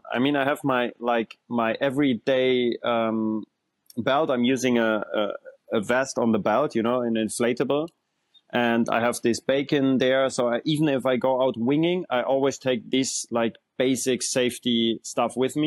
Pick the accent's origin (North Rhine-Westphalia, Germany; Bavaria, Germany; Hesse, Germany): Bavaria, Germany; English is a second language; I was like just a landlocked guy. You know, as you know, I'm from Germany, so we are far from any ocean. I'm in next to Munich, so in the south, so really far from any ocean. And then I moved into a house which is pretty close to a river.